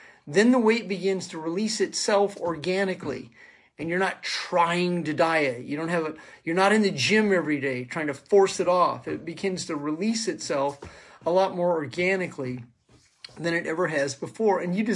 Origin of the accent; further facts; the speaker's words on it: Kansas City, Missouri, United States; I grew up in Kansas City, Missouri, and when television would shut off back in the day, the Daily Word would come on one channel